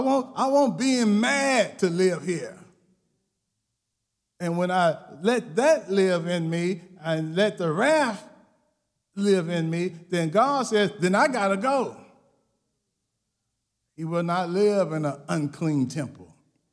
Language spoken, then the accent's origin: English; the South, United States; I'm from the South, and so they would tell you when you cook something good, they say, you put your foot in it.